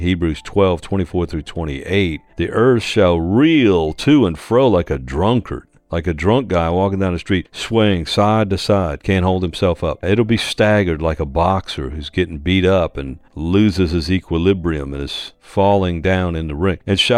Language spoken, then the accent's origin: English; New Orleans, Louisiana, United States; You know, I was born and raised in New Orleans. That's all they do is celebrate down there, man.